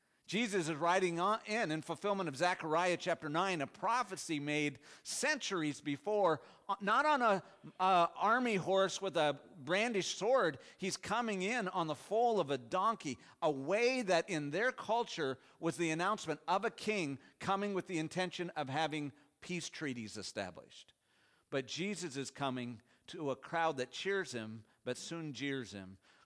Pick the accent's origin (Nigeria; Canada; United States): Canada; I'm Canadian by birth and citizenship, and Canadians, because there's only six of us, we never go to war